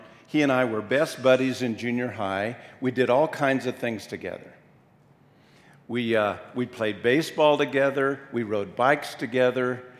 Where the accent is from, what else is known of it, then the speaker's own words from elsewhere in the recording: Colorado, United States; I had a really good experience growing up in Northeast Colorado.